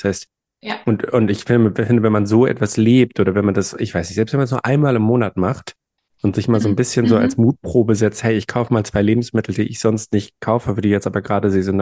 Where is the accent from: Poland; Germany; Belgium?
Germany; Northern Germany; Und ich komme auch aus Norddeutschland. Also wir haben da oben tendenziell viel Kohl.